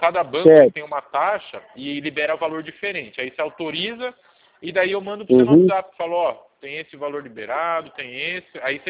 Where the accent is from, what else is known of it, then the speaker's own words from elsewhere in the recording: São Paulo, Brazil; É 011, eu sou de São Paulo.